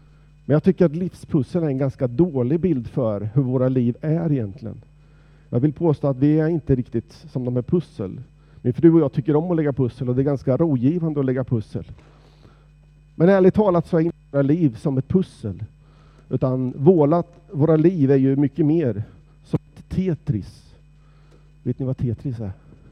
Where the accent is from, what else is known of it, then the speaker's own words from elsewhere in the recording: Sonstorp, Östergötland, Sweden; Också igår när jag åkte ända hela vägen till där jag kommer från i Sonstorp